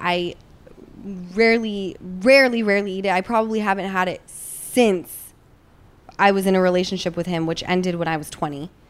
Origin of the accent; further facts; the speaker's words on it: Utah, United States; So as everyone knows, Easton and I grew up in Utah, and in Utah, there is a large Tongan and Samoan population.